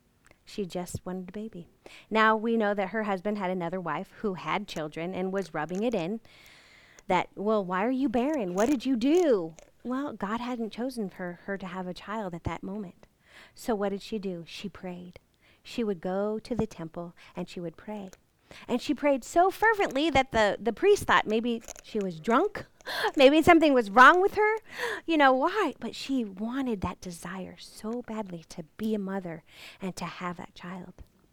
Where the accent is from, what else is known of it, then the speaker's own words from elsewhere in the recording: United States; Just because I'm from America, I have something to say?